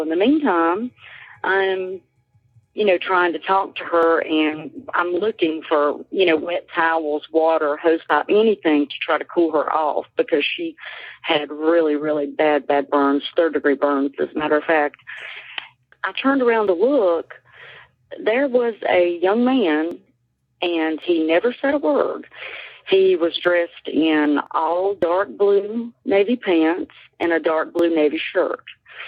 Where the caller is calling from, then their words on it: Chesnee, South Carolina, United States; I'm calling from Chesney, South Carolina.